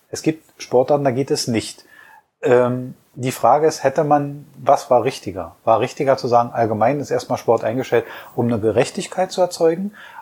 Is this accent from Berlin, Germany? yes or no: yes; Berlin, Germany; gerade als Berliner